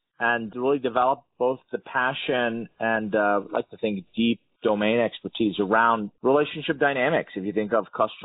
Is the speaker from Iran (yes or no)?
yes; Iran; English is a second language; now in United States; I'm originally from Iran. I immigrated in the U.S. 1981 with $100, a suitcase, didn't know anybody, and didn't speak a word of English.